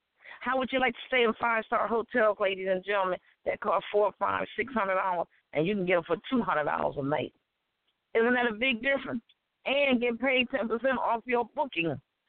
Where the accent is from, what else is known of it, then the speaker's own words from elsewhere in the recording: Chicago, Illinois, United States; My number is 312. I'm from Chicago.